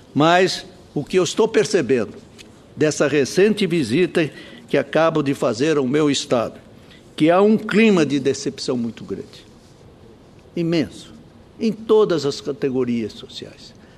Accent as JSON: {"language": "Portuguese", "country": "Brazil", "said": "Esse é o sentimento que eu tenho como brasileiro e sei que Vossa Excelência, senador Eduardo Suplicy, assim também o pensa."}